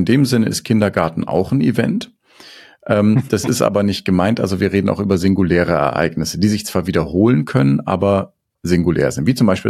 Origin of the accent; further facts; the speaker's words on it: Nuremberg, Bavaria, Germany; Ich bin ja ursprünglich in Nürnberg mal groß geworden.